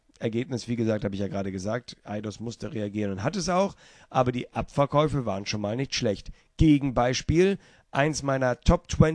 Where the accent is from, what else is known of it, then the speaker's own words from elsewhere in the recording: Hamburg, Germany; in meiner Heimatstadt in Hamburg